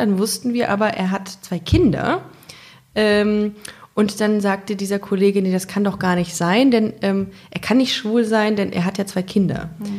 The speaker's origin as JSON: {"language": "German", "town": "Düsseldorf", "region": "North Rhine-Westphalia", "country": "Germany", "said": "Ich komme aus Düsseldorf."}